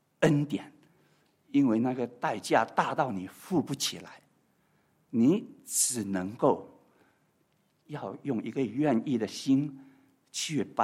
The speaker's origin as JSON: {"language": "Chinese", "country": "China", "said": "换句话说，用我们中国人的话说，不管他是上流社会的人，不管他是所谓低层社会的人，都是罪人。"}